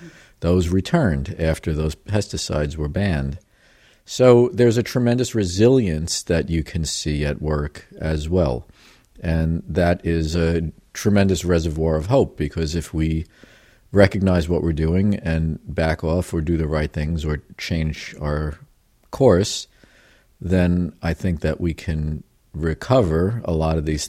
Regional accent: New York, United States; to the extent that I have grown up, I grew up around Long Island, and you know, I have some perspective.

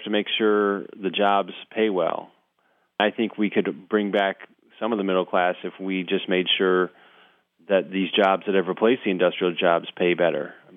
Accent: Lansing, Michigan, United States; But there was a business in my hometown of Lansing that I profiled.

